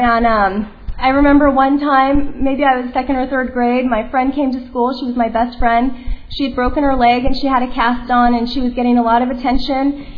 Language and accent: English; California, United States; I grew up in Orange County. I grew up in North Orange County.